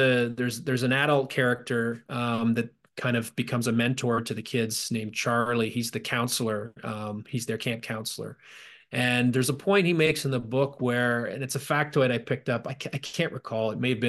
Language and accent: English; Toronto, Ontario, Canada; I'm from the Toronto area